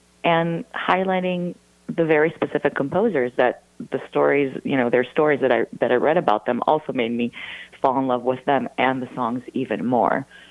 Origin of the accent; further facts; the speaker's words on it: Tel Aviv, Tel Aviv District, Israel; English is a second language; I grew up in Motown, actually, even though I grew up in Tel Aviv because my mother's from Detroit.